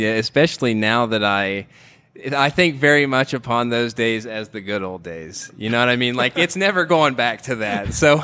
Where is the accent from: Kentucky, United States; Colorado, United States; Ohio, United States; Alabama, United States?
Ohio, United States; I mean, I grew up in Ohio in the middle of corn country.